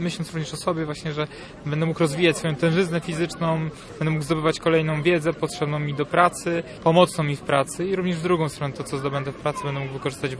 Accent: Gdynia, Pomeranian Voivodeship, Poland; Szeregowy … Mój tata jest Włochem, a mama Polką i mam podwójne obywatelstwo, więc i wychowałem się tutaj w Polsce. Urodziłem się w Gdyni, ale no nazwisko wiadomo, po tacie, także dlatego jest obce.

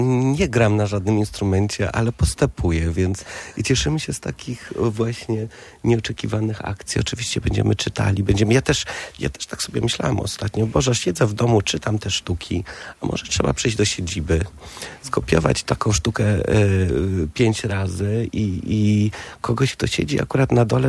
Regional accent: Germany; no ja się wychowałem w Niemczech, czyli zawsze w kieszeni mam plan A, B, C, D, E, jestem dość zorganizowany

